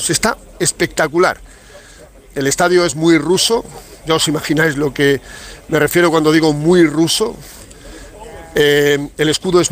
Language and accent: Spanish; Kazakhstan; Pueblo, que es el sitio más bonito que hay en el mundo. Estamos a 200 kilómetros de la frontera con China. Esto es efectivamente Kazajistán.